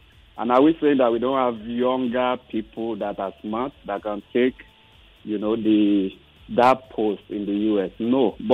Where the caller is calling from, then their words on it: Ikorodu, Lagos, Nigeria; I'm calling from Ikorodu.